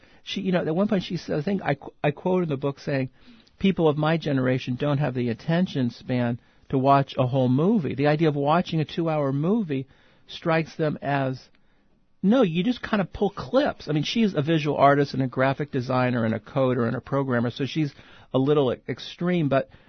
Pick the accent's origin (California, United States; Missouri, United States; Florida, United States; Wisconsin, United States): California, United States; that mythical Berkeley station that I grew up with, or something like that, because I grew up in the Bay Area.